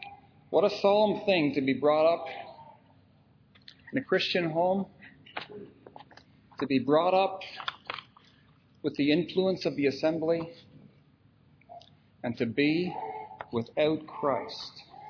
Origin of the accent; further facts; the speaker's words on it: Montreal, Quebec, Canada; the assembly that I was brought up in Montreal.